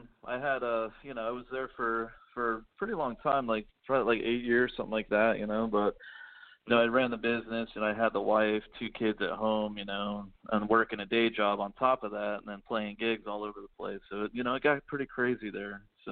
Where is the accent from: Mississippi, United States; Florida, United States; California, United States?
Florida, United States; Palm Harbor; also born or lived in Brooklyn, New York; No, I was born in Brooklyn, New York. Then my family moved here when I was pretty much around six. You know, we moved to Palm Harbor, and then I, you know, grew up there pretty much